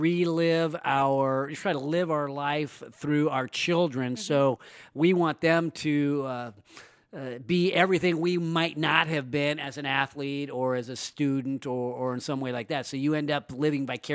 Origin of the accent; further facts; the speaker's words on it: Roseville, California, United States; My hometown is Roseville. I consider the greater Sacramento area our hometown.